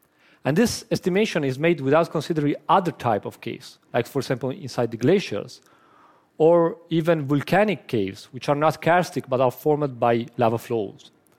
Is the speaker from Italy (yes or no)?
yes; northern Italy, Italy; I started with this passion when I was really young in the mountains not far from my hometown in North Italy, in the karstic regions of the Alps and the Dolomites.